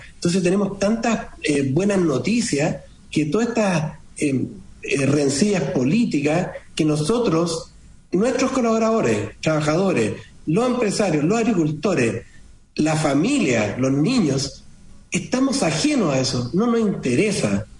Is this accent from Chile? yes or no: yes; Chile; Estamos, como buen chileno diríamos, en el poto del mundo.